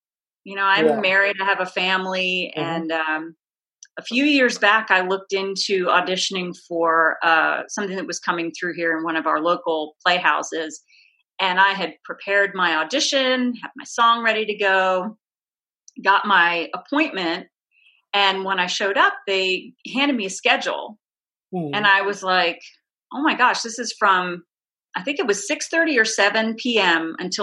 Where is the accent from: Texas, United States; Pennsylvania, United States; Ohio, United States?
Pennsylvania, United States; Lancaster; It was at this place called the Fulton Opera House in my hometown of Lancaster, Pennsylvania